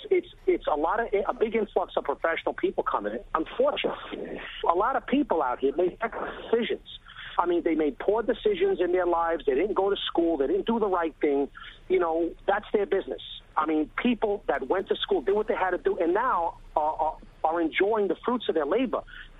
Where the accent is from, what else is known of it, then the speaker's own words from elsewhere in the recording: Brooklyn, New York, United States; I'm born and raised here. I'm in my 40s. I'm from Brooklyn, the Bensonhurst, Dyke Heights area, although, I'm a homeowner. I come from the slope.